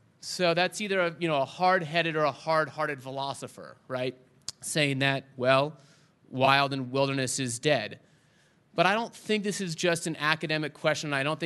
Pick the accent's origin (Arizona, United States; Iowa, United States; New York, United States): Arizona, United States; Phoenix; I grew up in Phoenix, Arizona